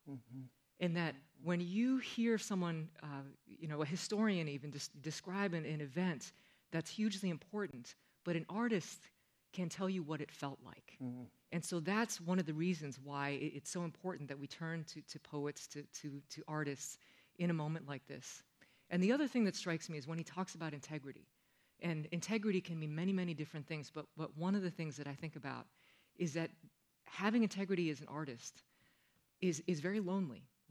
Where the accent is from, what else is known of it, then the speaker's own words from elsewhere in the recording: Midwest, United States; English is a second language; also born or lived in Japan / California; I'm an immigrant to this country. I was born in Japan. My mother is Japanese. My father is a white American. We moved to the rural Midwest when I was a child